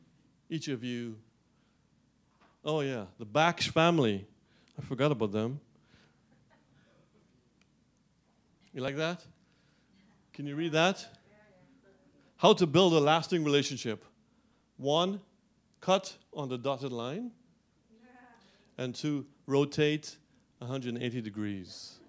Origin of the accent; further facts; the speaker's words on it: Guyana; moved away; I grew up in Guyana, as you know.